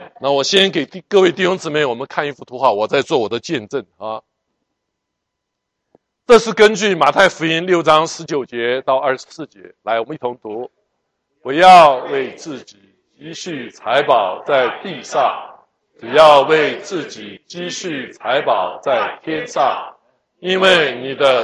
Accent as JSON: {"language": "Chinese", "country": "Taiwan", "tie": "born or raised there", "said": "我生在台湾，长在台湾，然后我生在一个基督徒的家庭，我是第四代，我是第四代"}